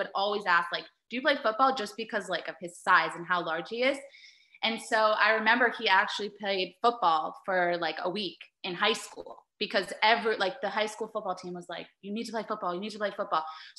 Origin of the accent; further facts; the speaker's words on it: Florida, United States; Like I said, I'm originally from South Florida, but like my family's here now. And so this is home for me and now him.